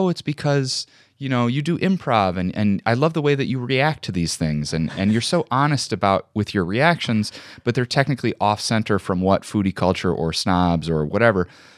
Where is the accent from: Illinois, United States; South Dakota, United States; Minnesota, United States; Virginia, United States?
Illinois, United States; Joliet; I grew up in Joliet, Illinois, and there still isn't really a restaurant scene.